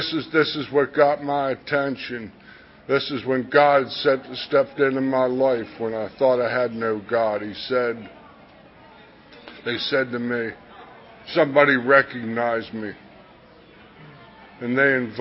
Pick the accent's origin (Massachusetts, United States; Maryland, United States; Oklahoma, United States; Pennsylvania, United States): Maryland, United States; Catonsville; I'm from the West Side area, Free State region, Catonsville, Maryland